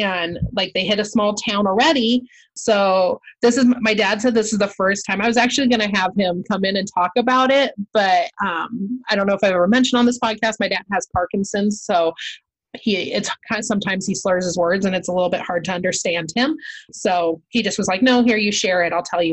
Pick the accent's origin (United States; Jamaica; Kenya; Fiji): United States; Seattle, Washington; Like we came from a big city, so we locked our doors because we're from Seattle.